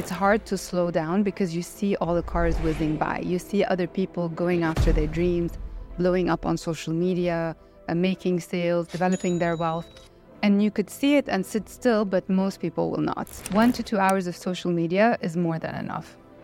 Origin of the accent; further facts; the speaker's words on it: Lebanon; English is a second language; I think growing up in Lebanon, I faced a lot of challenges very early on.